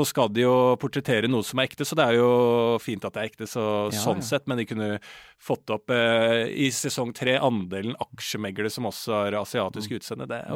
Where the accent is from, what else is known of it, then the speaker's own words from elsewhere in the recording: Østfold, Norway; født og oppvokst I Norge, slekt 100 år tilbake I tid, ja. Helt I nazi-tida I Rakstad.